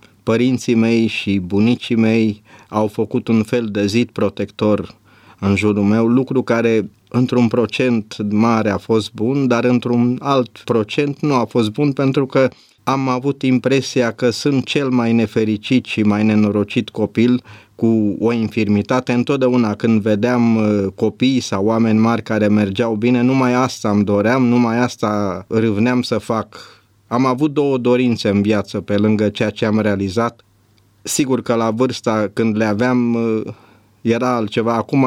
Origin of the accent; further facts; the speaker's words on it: Jimbolia, Timiș County, Romania; born there; Pe 28 iunie 1948, în cel mai frumos oraș din țară, Jimbolia, la 42 de kilometri de Timișoara.